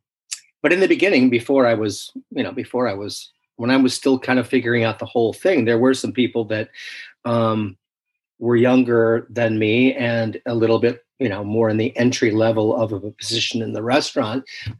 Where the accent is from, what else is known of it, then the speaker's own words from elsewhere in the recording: Illinois, United States; I'm from Illinois originally. So my wife, Janet, who I met in the first place that I cooked at, she was a waitress in high school. She got homesick and decided we needed to go back to Illinois, be near the families.